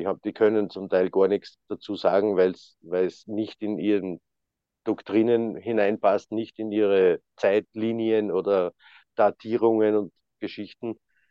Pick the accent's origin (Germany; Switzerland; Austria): Austria; Es ist ein ganz großes Thema bei den Erdstahlforschern da bei uns in Österreich.